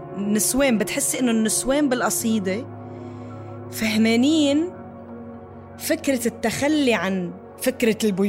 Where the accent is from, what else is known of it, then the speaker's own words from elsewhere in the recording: Lebanon; now in Dubai, United Arab Emirates; ربيت بلبنان ونقلت كتير بيوت بلبنان، ونقلت كمان بيوت بدبي، بس إنه صار لي 10 سنين بدبي.